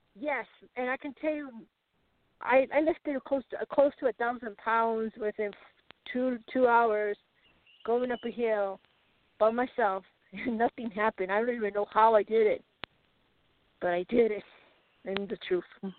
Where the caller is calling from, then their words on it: Colorado, United States; Hi, Nadine. It's just